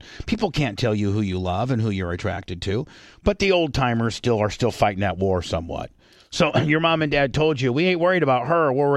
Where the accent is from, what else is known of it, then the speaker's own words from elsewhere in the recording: Warsaw, Indiana, United States; Warsaw, Indiana, down by South Bend.